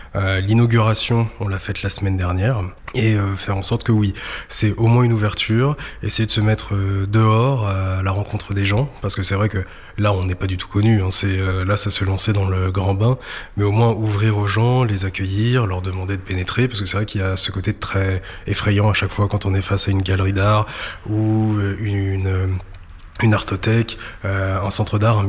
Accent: Le Havre, Normandy, France; moved away as an adult; Alors je suis havrais et pour être tout à fait honnête, c'est là ça fait 10 ans que j'ai quitté le Havre pour travailler.

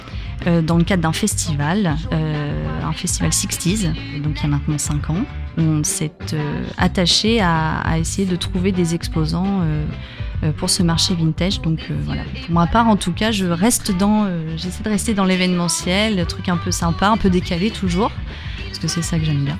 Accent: Fécamp, Normandy, France; also born or lived in Le Havre; j'ai bientôt 35 printemps et je suis originaire de Fécamp. Voilà, je suis arrivée au lycée au Havre, donc voilà, je suis au Havre depuis mes 15 ans.

